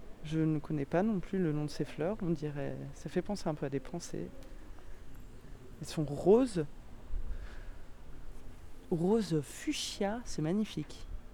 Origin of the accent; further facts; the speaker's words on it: Paris, Île-de-France, France; now in Toulouse, France; je suis parisienne de naissance et j'ai grandi à Paris et ça fait 8 ans que je suis à Toulouse